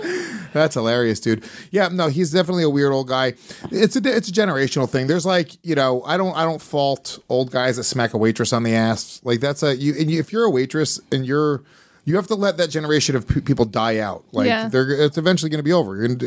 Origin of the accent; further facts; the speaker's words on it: New York, United States; But what you would hear as a New Yorker, this is right before social media really popped